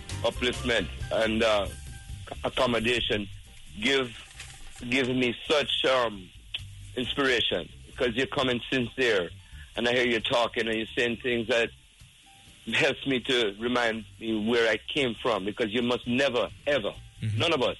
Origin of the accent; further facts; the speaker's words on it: Jamaica; now in United States; I said, well, you know, I'm from Jamaica. And the guy said, what do you mean, Long Island? I said, I'm not from Long Island. I'm from the island down in the Caribbean. We speak English in a very beautiful way, funny way.